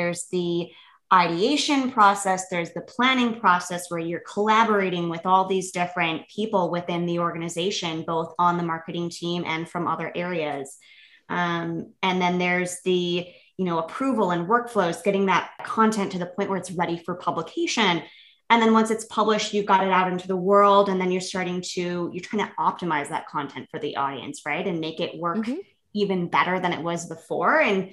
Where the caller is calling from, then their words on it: Chicago, Illinois, United States; I'm in Chicago.